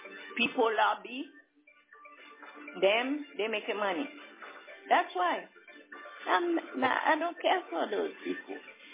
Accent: New York, United States; when Trump was has a tower down in New York, because I'm from New York

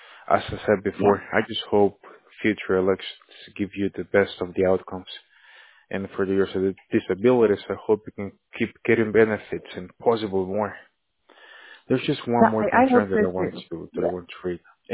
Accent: El Salvador; now in Orlando, United States; Originally, I'm from El Salvador. We moved

